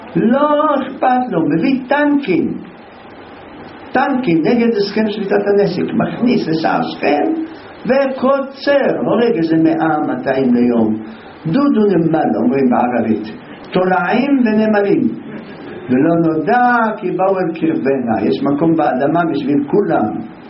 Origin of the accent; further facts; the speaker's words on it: Jerusalem, Jerusalem District, Israel; אבל גדלנו בירושלים, אנחנו גדלנו